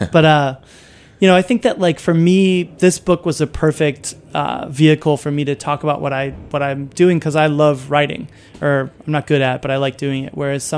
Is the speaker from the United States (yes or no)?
yes; Chicago, Illinois, United States; I mean, I grew up in Chicago listening to the Cubs